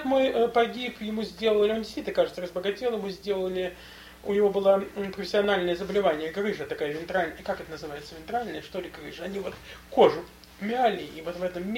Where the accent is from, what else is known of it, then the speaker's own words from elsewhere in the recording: Moscow, Russia; Да, я родился в Москве.